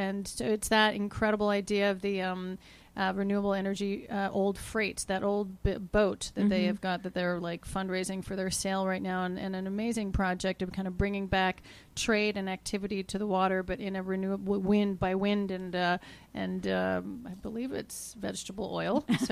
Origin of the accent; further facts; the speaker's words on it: Montreal, Quebec, Canada; I grew up in Montreal. We're real city people.